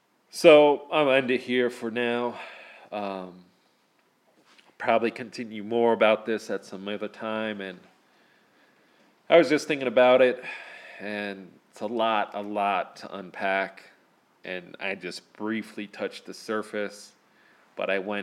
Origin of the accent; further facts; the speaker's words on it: Pennsylvania, United States; I can never live in my hometown or the area around it because it affects me so much that I can't go back there. To me, that area, Allentown, Bethlehem and Easton area, the Lehigh Valley, feels to me like a bowl, like a pit, you know.